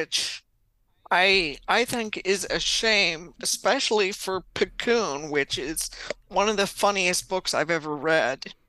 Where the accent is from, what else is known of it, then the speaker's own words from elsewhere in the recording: Canada; maybe it's because I'm Canadian